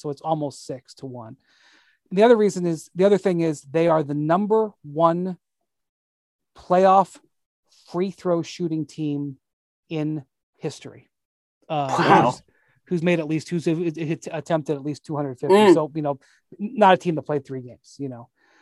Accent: Cleveland, Ohio, United States; I'm from Cleveland, folks. I'm not from Paris.

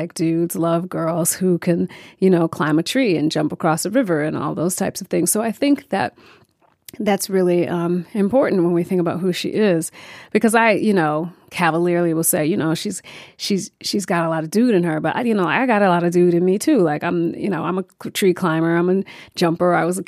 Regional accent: New York City, New York, United States; And so I'm a New Yorker. I know New York well. I love New York.

